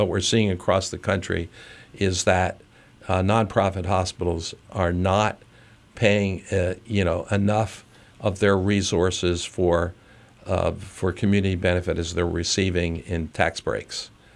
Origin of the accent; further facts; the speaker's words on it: Pennsylvania, United States; I was brought up in the Lehigh Valley, and it's what I know